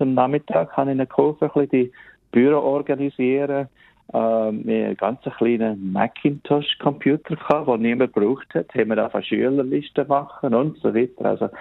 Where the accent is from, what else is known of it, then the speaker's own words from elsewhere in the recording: Switzerland; das tropische Klima für als Schweizer ist ja nicht so zum Überleben.